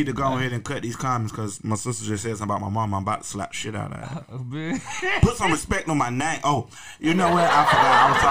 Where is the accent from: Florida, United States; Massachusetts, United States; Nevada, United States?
Florida, United States; Orlando; now in Tavares, United States; I'm from Orlando, but I live in Tavares.